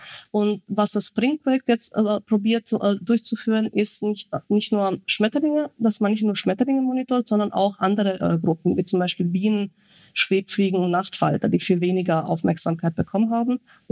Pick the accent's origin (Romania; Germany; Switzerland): Romania; Und ich glaube, Rumänien, ich komme ja selber aus Rumänien